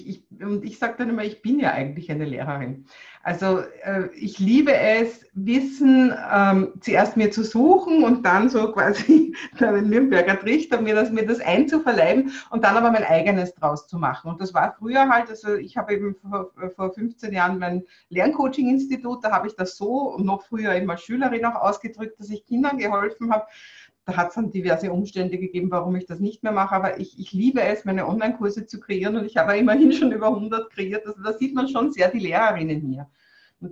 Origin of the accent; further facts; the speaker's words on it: Vienna, Austria; Naja, ich bin halt am Stadtrand von Wien groß geworden